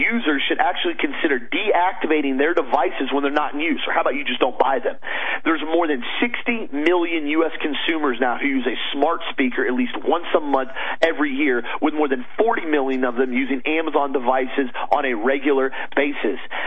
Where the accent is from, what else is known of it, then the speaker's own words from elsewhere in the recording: United States; that embarrasses me as an American